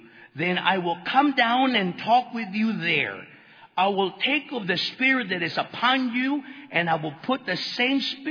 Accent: East Los Angeles, California, United States; God called me to East L.A. because I am from East L.A. And God called me there. And I am there. I want to get out of East L.A.

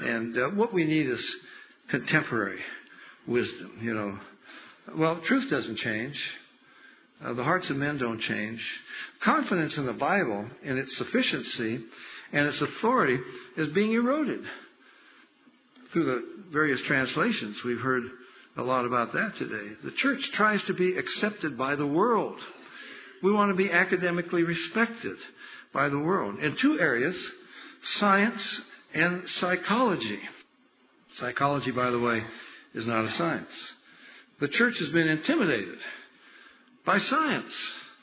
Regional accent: Oregon, United States; I come from Oregon. They got that sacred owl up there.

